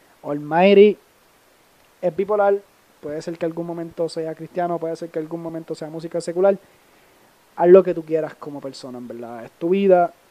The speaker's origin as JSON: {"language": "Spanish", "country": "Puerto Rico", "said": "a veces soy boricua, a veces soy americana."}